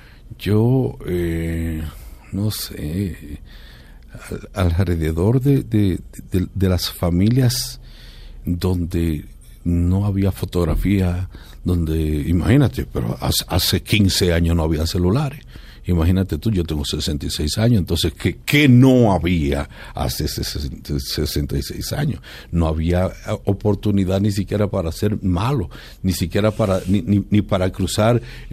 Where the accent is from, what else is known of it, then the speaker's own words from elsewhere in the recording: Altamira, Puerto Plata, Dominican Republic; yo soy de un pueblecito de 37,000 habitantes. Yo creo que Altamira es uno de los municipios más pequeños que tiene Puerto Plata, que es una provincia de República Dominicana.